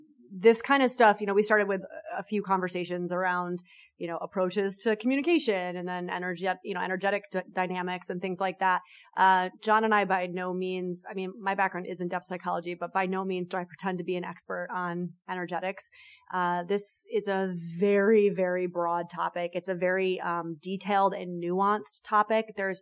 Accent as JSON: {"language": "English", "region": "New York", "country": "United States", "said": "I'm a New Yorker. I say what I mean."}